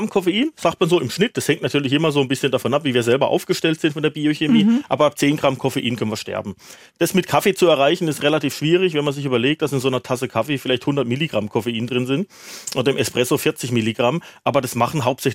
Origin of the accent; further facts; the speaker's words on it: Bavaria, Germany; ich komme ja aus Bayern, da gibt es Oktoberfest, wird Bier in Maßkrügen, in Literkrügen getrunken.